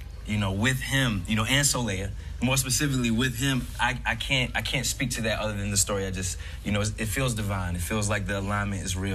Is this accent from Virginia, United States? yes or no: yes; Virginia, United States; now in New York, United States; I'm from Virginia, and I have 10 aunts